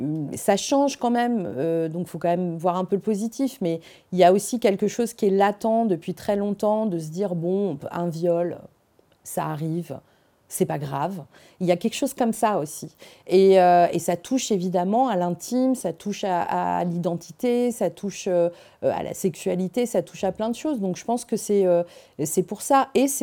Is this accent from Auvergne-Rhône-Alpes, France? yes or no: yes; Moulins, Auvergne-Rhône-Alpes, France; j'ai grandi dans le Bourbonnais, qui est en Auvergne, et j'ai grandi à Moulins-sur-Allier, qui est la ville où il y avait la ligne de démarcation entre la zone libre et la zone occupée.